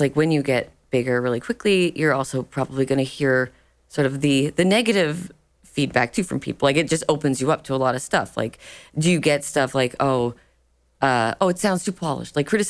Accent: Canada; I'm from Canada. Jam bands are not as big there.

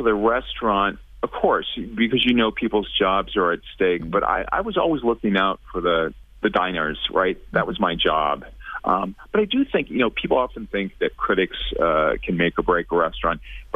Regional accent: Minnesota, United States; I'm from Minnesota, and we ate like farmers.

